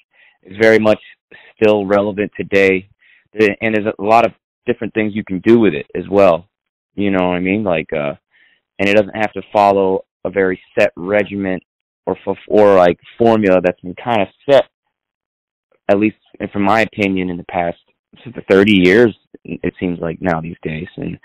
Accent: New York City, New York, United States; born there; I was born in New York City, yes.

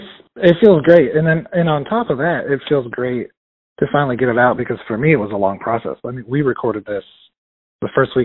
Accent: Pittsburgh, Pennsylvania, United States; now in Atlanta, United States; No, sir. I'm from Pittsburgh originally, just outside of Pittsburgh.

